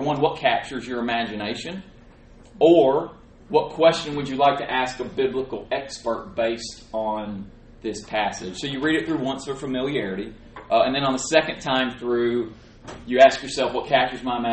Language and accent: English; Clarksville, Tennessee, United States; also born or lived in Brisbane, Australia; now in Lebanon, United States; Born and raised in the Middle Tennessee area in Clarksville, went to Lipscomb for undergrad, lived in Brisbane, Australia for a year working with the church there